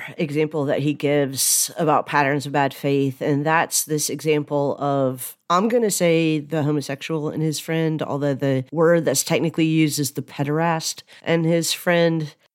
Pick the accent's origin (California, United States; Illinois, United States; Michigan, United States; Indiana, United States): Illinois, United States; Chicago; I'm a medievalist. I'm a Chicagoan. I'm a son of a family of steelworkers or pipe layers